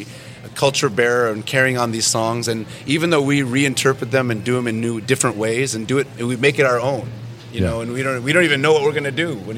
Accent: Alaska, United States; we were raised in Yupik country, you know, with these afros and like, you know, like very different

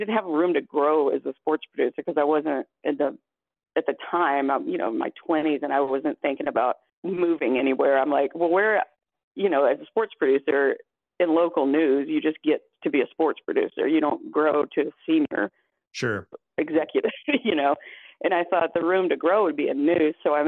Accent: Wharton, Texas, United States; born there; Oh, my ties to Dan Rather are so funny because I was born in Wharton, Texas. So that's where he's from.

